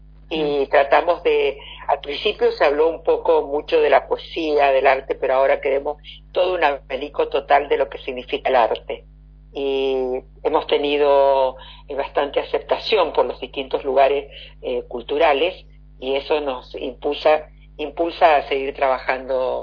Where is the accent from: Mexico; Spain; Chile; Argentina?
Argentina; Mendoza; yo como argentina, mi corazoncito siempre está de poner algún argentino o alguien que sea de mi pueblo, que es la parte de Mendoza.